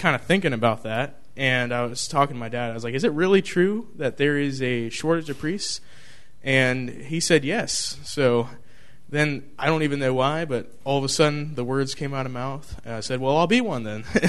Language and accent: English; Grove City, Ohio, United States; I'm from Grove City, Ohio, and I attend Our Lady of Perpetual Help Church.